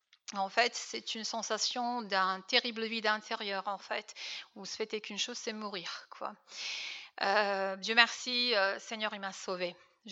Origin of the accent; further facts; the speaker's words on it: Serbia; je n'ai pas grandi dans une famille très religieuse. En fait, je viens de Serbie, à cette époque-là où moi je suis née, c'était pas très populaire, on va dire.